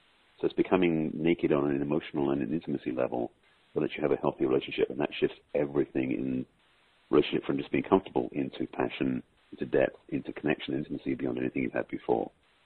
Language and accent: English; England, United Kingdom; So even though, I come from England, and it's interesting because I've known people who come from England and from other countries who drop their accent as soon as they get here to fit in.